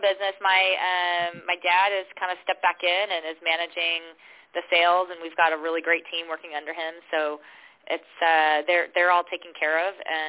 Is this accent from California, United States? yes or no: yes; Saratoga, California, United States; So I'm a Californian, native Californian. I grew up here in the Bay Area in a town called Saratoga, California.